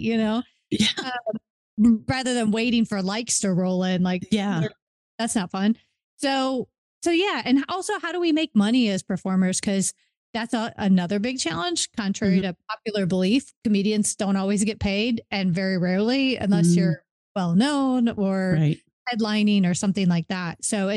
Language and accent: English; Chicago, Illinois, United States; now in Las Vegas, United States; I grew up in the Chicago area. Uh-huh. But at the time that I went to college, I went to University of Nevada, Las Vegas, and I stayed there.